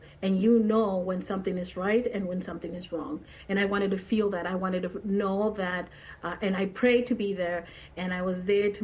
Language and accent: English; Mexico; now in United States; As an immigrant myself, I immigrated from Mexico, and being Mexican